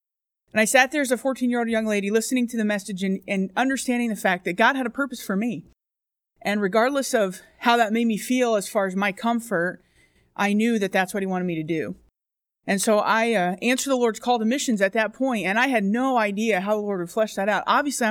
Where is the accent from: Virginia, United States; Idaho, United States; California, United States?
Virginia, United States; Virginia Beach; now in England; I am from Virginia Beach, Virginia, and a missionary to England. My dad is a pastor. He was pastoring before I was born, so I've grown up in the ministry with my family